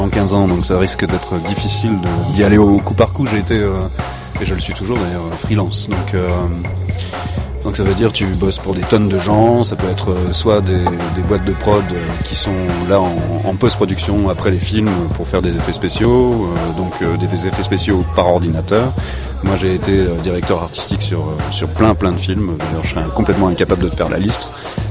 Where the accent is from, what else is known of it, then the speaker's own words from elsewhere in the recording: France; moved away; also born or lived in England / Prague / Milan / United States; Moi j'ai pas vraiment fait les allers-retours, je suis parti de la France et puis j'ai vécu pendant 4 ans en Angleterre, un an à Prague, un an à Milan, et puis après je suis parti aux USA où j'ai vécu 5 ans.